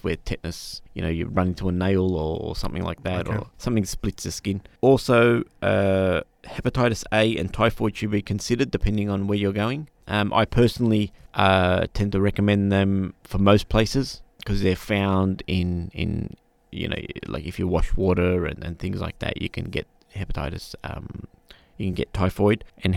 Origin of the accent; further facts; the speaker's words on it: Australia; being born and raised in Australia, we don't have the same